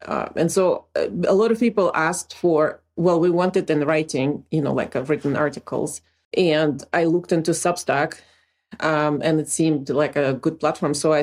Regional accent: Ukraine; moved away as an adult; now in United States; I was born in the Soviet Union, but I moved to the US for my graduate degree.

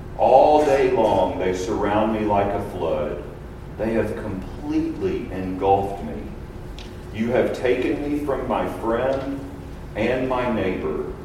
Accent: Kentucky, United States; primarily Kentucky basketball because I'm from Kentucky.

